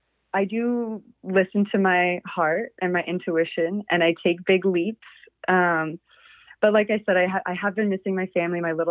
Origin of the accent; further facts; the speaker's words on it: South Dakota, United States; And growing up in South Dakota, it's pretty, there's not a lot of diversity in people or culture.